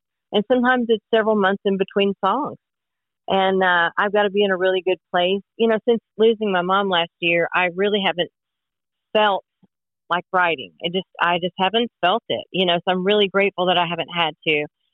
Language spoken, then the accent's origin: English; Oklahoma, United States; I'm from Oklahoma originally. And although I love Oklahoma, clearly most of my time has been spent here.